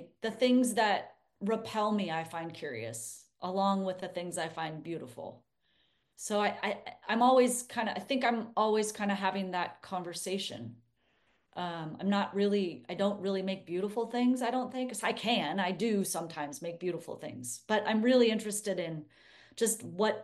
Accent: Oregon, United States; I'm born and raised in Oregon, and I've lived on the east side of the mountains most of my life.

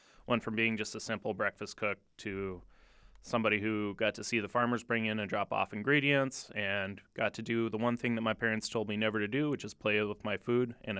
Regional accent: Venturia, North Dakota, United States; So I come from a very small town located near Ashley, North Dakota, and between Eureka, South Dakota, called Venturia. I grew up there on a farm maybe about 7 miles outside of town.

